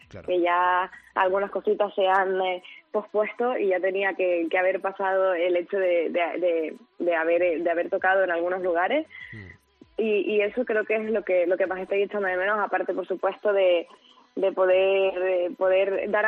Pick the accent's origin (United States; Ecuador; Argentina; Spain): Spain; Tenerife, Canary Islands; Pero sí es un lugar, yo creo que un lugar especial para mí. Es mi tierra, es Tenerife.